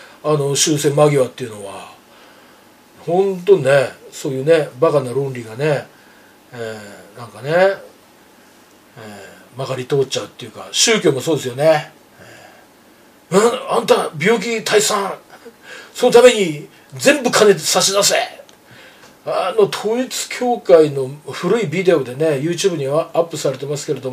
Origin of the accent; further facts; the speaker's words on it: Nemuro, Hokkaido, Japan; 北海道、私の地元で根室っていうところは